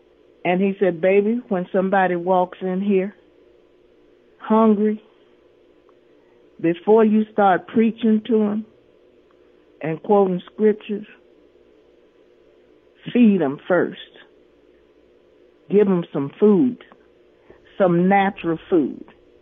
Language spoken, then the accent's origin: English; St. Louis, Missouri, United States; We're both from St. Louis, Missouri.